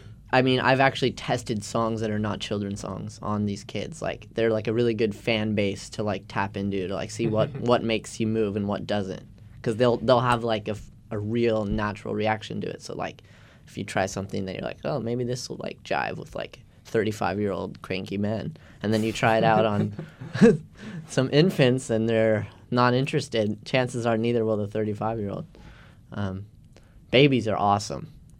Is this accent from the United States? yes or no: no; Vancouver, British Columbia, Canada; So I grew up in Vancouver, Canada, hence the final destination being Vancouver, Canada.